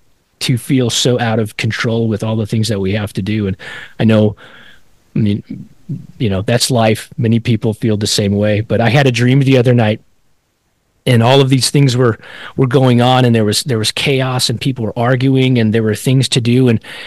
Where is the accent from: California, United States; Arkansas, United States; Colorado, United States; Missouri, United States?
Colorado, United States; I grew up in Colorado, so all the golf courses were kind of like open and treeless.